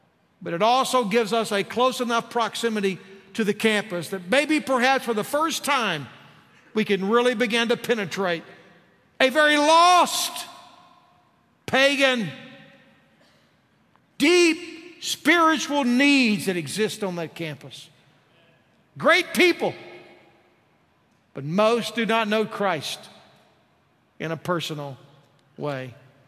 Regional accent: Texas, United States; takes me back to my days in a little church where I grew up in Texas.

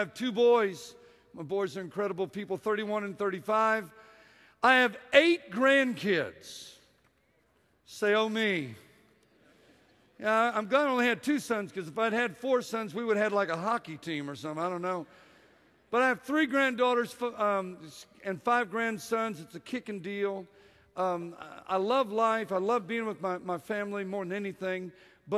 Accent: San Antonio, Texas, United States; I am from San Antonio, Texas, home of the world champion San Antonio Spurs.

